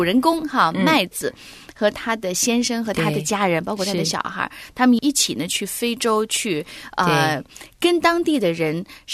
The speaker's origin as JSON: {"language": "Chinese", "country": "China", "said": "对我们中国人"}